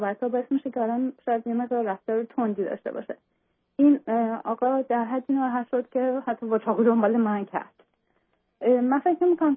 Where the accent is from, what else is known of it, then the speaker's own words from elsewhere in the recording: Iran; moved away as an adult; در واقع من از ایران اومدم به اروپا، جایی که شوهرم حدود 22 ساله داره زندگی میکنه.